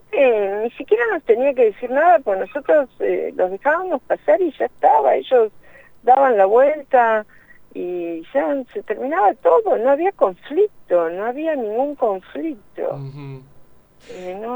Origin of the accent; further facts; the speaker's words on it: La Plata, Buenos Aires Province, Argentina; Sí, sí, soy de La Plata, vivo en Citibel